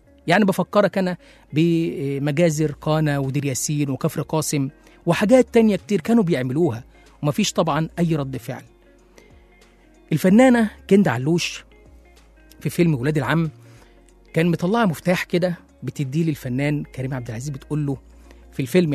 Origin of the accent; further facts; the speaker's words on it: Egypt; عموما احنا كمصريين عرفنا ناخد طرنا